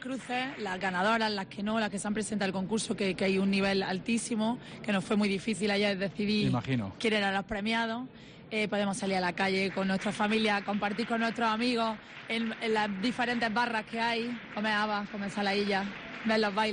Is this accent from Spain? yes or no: yes; Granada, Andalusia, Spain; para mí como granadina lo he vivido siempre desde muy pequeña con mi familia